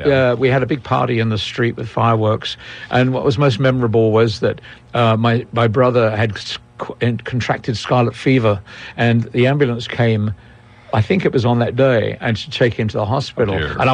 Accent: London, United Kingdom; born there; I was born in London in July 1939

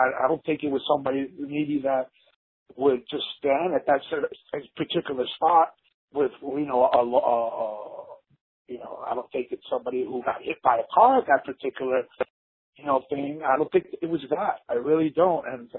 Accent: New York, United States; I grew up in New York, man, like in the crack boom era.

